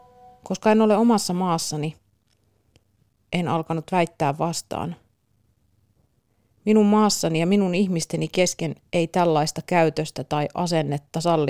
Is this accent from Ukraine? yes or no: yes; Ukraine; Finnish is a second language; now in Finland; sodasta, joka on juuri parhaillaan käynnissä kotimaassani Ukrainassa